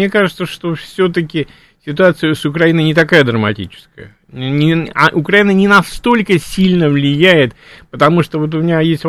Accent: Moscow, Russia; Я честно сказал, что из Москвы.

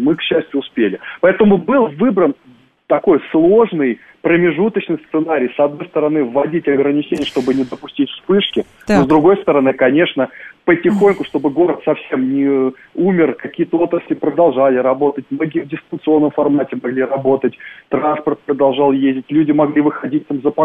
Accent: Moscow, Russia; как житель, как москвич

